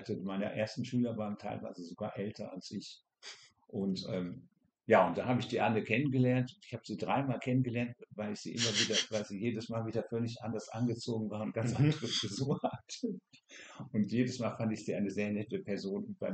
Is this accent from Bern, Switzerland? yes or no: yes; Twann, Bern, Switzerland; ist man ja heimatberechtigt, da wo man herstammt und nicht da, wo man geboren ist. Und deswegen bin ich eigentlich kein Basler, sondern komme vom Bieler See, aus einem kleinen Weinbauerndorf, das heißt Zwann. Das ist neben Biel